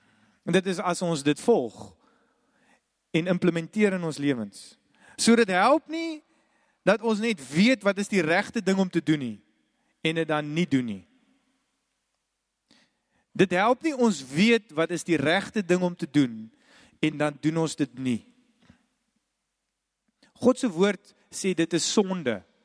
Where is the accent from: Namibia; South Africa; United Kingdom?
United Kingdom; England; Afrikaans is a second language; waar ek vandaan kom in Engeland